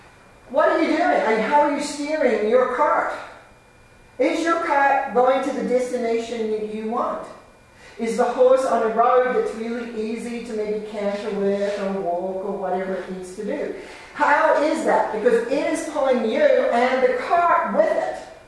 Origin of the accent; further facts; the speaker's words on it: New Zealand; Now, my parents, I'm from New Zealand, if you didn't know already, my parents did all their courting on horseback.